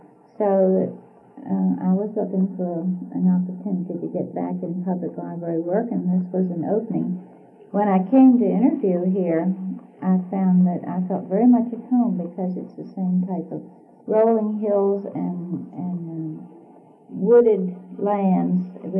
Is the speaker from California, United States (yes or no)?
no; Frederick, Maryland, United States; Well, Frederick was my hometown, and I was pleased for the opportunity to work there close at home